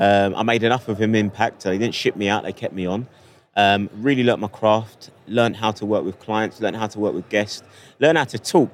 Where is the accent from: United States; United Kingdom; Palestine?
United Kingdom; London; accent: London; the accent says I'm a Londoner.